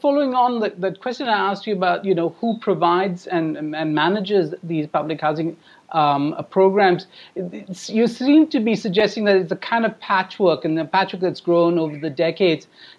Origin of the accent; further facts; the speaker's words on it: Singapore; I grew up in Singapore and, you know, I was surrounded by public housing